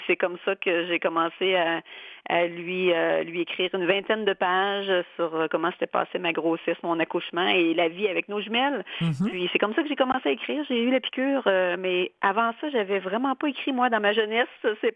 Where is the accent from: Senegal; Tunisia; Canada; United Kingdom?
Canada; Quebec; Ben, c'est drôle parce que moi, je viens de ce coin-là